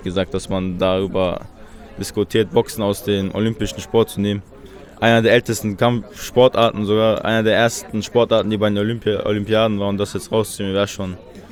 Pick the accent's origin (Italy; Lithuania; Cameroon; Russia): Russia; Chechnya; Ich komme aus Tschetschenien.